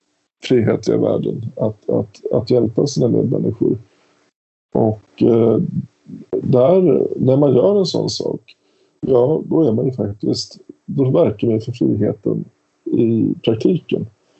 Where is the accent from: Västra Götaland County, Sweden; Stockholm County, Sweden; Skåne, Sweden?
Stockholm County, Sweden; Stockholm; Folket är ju då att en dalmas ska känna identitet med mig som stockholmare och att vi ska vara ett.